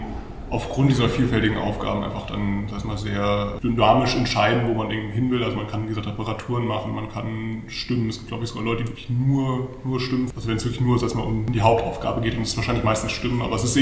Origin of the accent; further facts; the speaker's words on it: Hesse, Germany; now in Wiener Neustadt, Austria; Ursprünglich aus Deutschland, also Nordhessen, ja. Aber jetzt wohne ich auch in Wiener Neustadt.